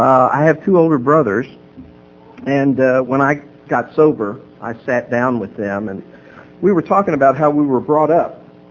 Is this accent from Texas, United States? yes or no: no; Little Rock, Arkansas, United States; I come from Little Rock, Arkansas, which is one of those places that is a real AA pocket of enthusiasm.